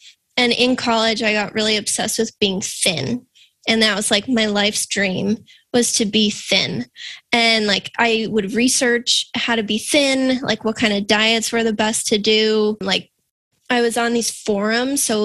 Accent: Boston, Massachusetts, United States; I am from the Boston area, so I grew up here and never left.

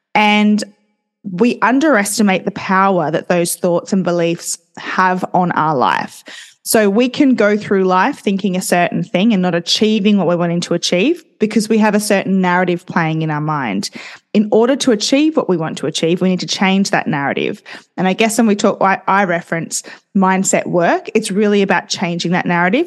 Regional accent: Australia; as an Australian, I kind of feel like our accent can sometimes be a little bit harsh. So I love hearing other people's accents. But yes, I am an Aussie

